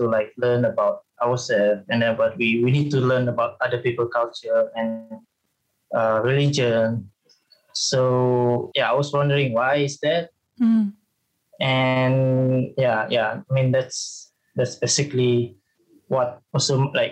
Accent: Dalat, Sarawak, Malaysia; So I grew up in Dalat Town, Sarawak, which is center of Sarawak. So yeah, in the middle of Sarawak.

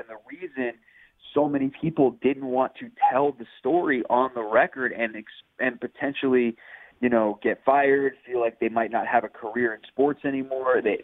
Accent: the Carolinas, United States; I mean, one, I'm from the Carolinas, so, like, I followed him from afar for years before he obviously got to Washington in January.

